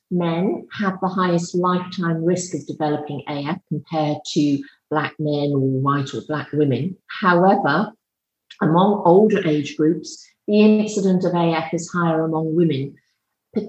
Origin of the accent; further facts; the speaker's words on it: United Kingdom; You can tell by my accent, I'm British with my heart in the US.